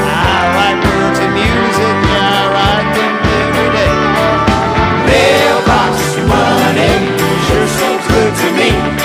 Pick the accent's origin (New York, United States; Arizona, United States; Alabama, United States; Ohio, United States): Alabama, United States; as a kid growing up on the Magnolia River and Fish River and Weeks Bay, the mail boat, the last mail boat in America.